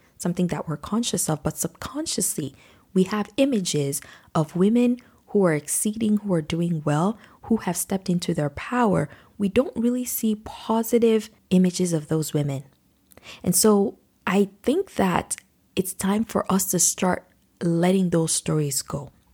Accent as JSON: {"language": "English", "country": "Nigeria", "tie": "born or raised there", "said": "I grew up in Nigeria with a mom who had a lot of help at home."}